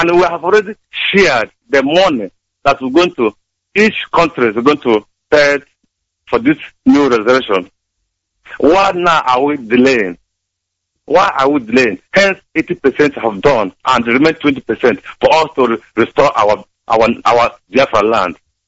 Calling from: Germany; I'm calling from Germany.

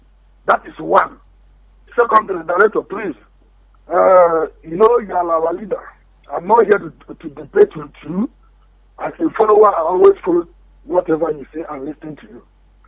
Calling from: Enugu State, Nigeria; I'm calling from Germany.

